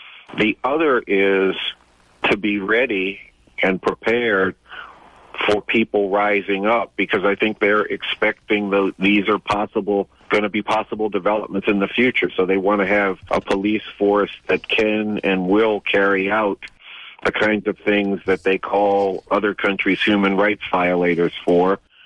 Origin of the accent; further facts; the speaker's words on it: New York City, New York, United States; I come from New York City, which means I don't live in Ferguson, but I do live police terror directed at oppressed communities.